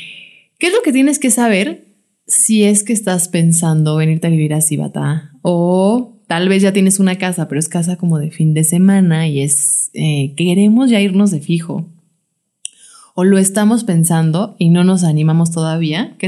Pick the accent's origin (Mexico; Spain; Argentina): Mexico; Mexico City; Que nosotros venimos de Ciudad de México